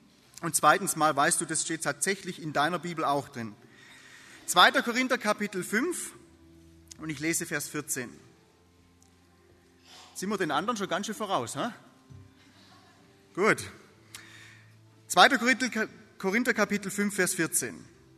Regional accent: Baden-Württemberg, Germany; wie gesagt, ich bin im Hohenlohischen aufgewachsen

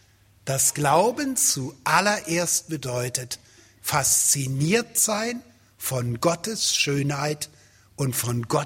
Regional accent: Rhineland, Germany; now in Swabia, Germany; als ein Schwabe, der ja eingeheiratet ist, das ist Voraussetzung, dass man als Rheinländer überhaupt so halbwegs akzeptiert wird

